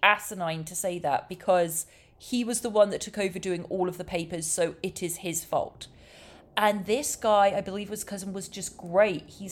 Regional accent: England, United Kingdom; now in United States; as you know, I'm English and been in America for a long time

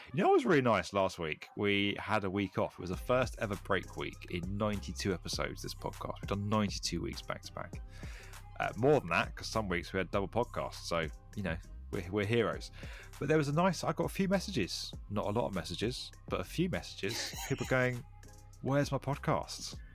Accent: Toronto, Ontario, Canada; I am from the Greater Toronto area

